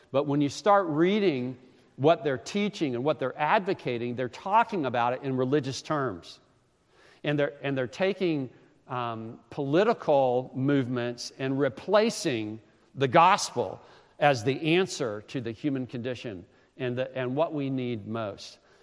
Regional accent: Greenville, United States; But I grew up in this community, actually. I grew up in Greenville.

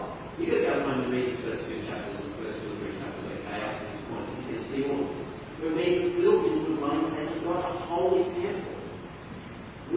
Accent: Australia; I'm Australian.

